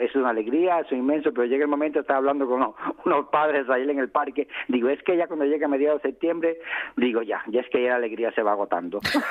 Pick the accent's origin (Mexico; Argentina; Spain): Spain; Asturias; yo soy nacido y criado en Asturias